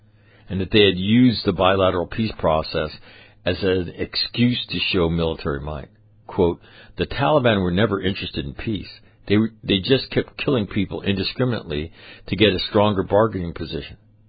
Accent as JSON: {"language": "English", "country": "United States", "said": "I'm an American that doesn't even live in that country."}